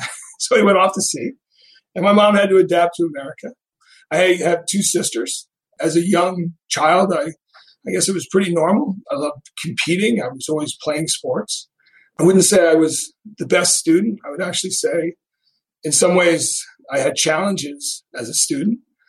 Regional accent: Rye, New York, United States; I grew up in Rye, New York. My dad had grown up in Rye, New York.

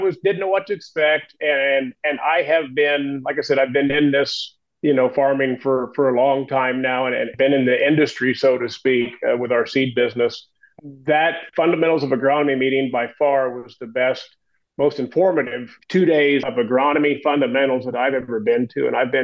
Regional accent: St. Joseph, Illinois, United States; Okay, so we're East Central Illinois. We are, St. Joseph is my hometown.

